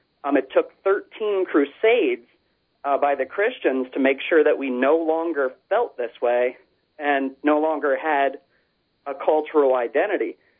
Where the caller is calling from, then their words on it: Ohio, United States; Here, I'm calling from Ohio. I listen to your show all the time via the internet.